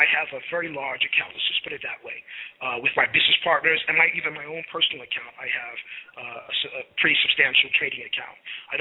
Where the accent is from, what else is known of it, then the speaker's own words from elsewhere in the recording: New York, United States; I grew up in New York, right around Mosque Number 7, and I kept a keen eye on what brothers in the nation are doing